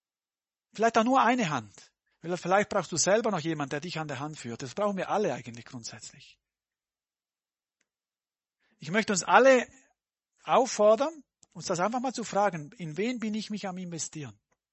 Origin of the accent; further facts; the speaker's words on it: Switzerland; Mit Jungen habe ich manchmal diskutiert, bei uns in der Schweiz